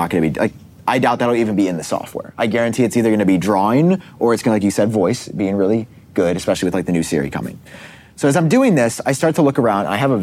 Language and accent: English; New York, United States; I love the Yankees. I'm a New Yorker.